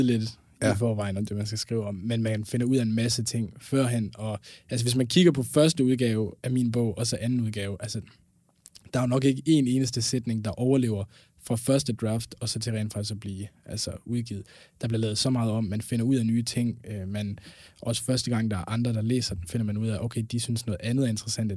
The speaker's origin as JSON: {"language": "Danish", "town": "Aalborg", "region": "North Denmark Region", "country": "Denmark", "tie": "born or raised there", "accent": "North Jutlandic", "lives_now": "Copenhagen, Denmark", "said": "man kan nok godt høre, at jeg er nordjyde, er opvokset op omkring Aalborg, men så er jeg flyttet til København"}